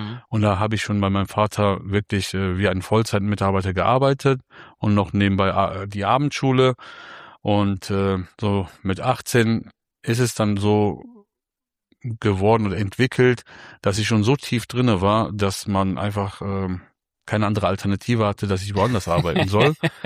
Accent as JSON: {"language": "German", "town": "Remscheid", "region": "North Rhine-Westphalia", "country": "Germany", "said": "Ja, also wir kommen aus Remscheid. Also ich bin in Remscheid geboren."}